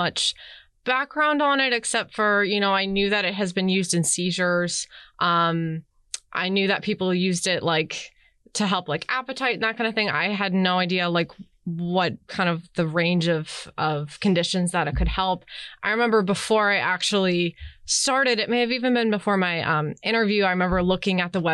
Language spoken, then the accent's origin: English; Cleveland, Ohio, United States; now in Pittsburgh, United States; So I grew up in Cleveland. So just a drive down the turnpike. Yep. I moved to Pittsburgh when I went to University of Pittsburgh for pharmacy school, and it's pretty much been my new home ever since.